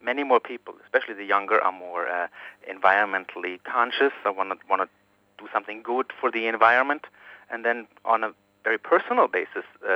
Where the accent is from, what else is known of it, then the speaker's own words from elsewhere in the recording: Germany; English is a second language; moved away as an adult; now in United States; as my accent may tell you, I'm originally from Germany, and I'm in the U.S. now for 10, 11 years.